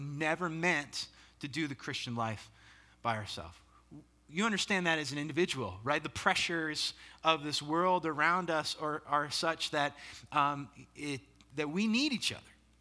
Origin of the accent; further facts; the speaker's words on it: Pennsylvania, United States; now in Ocean City, United States; So I grew up in Pennsylvania and lived in and ministered at a church in the Philadelphia area for a long time. And I miss the fall, like leaves, you know. But it's nice to be down in Ocean City, Maryland now, where I live